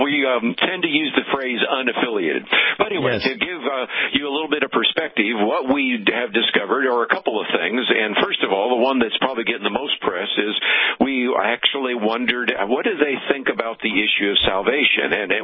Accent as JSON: {"language": "English", "town": "Berkeley", "region": "California", "country": "United States", "tie": "born there", "said": "I was born in Berkeley, so I can relate to that as well."}